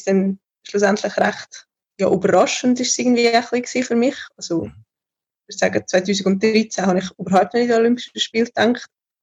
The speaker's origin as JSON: {"language": "German", "town": "Schattdorf", "region": "Uri", "country": "Switzerland", "tie": "born there", "said": "Also ich bin in Schattdorf geboren und ja. Das ist ein wunderschöner Kanton Uri."}